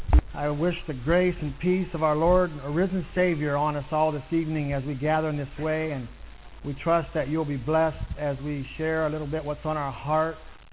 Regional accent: Grayville, Indiana, United States; I'm from Grayville, Indiana.

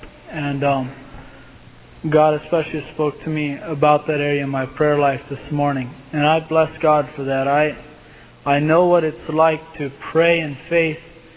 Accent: Ohio, United States; I'm staying with the Livies right now. I'm from Ohio.

